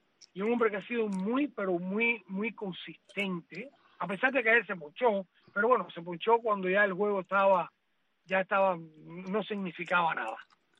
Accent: Cuba

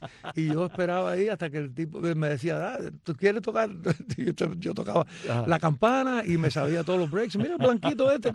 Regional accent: Sancti Spíritus, Cuba; Mira, yo nací en Santi Espíritus. Yo soy espirituano.

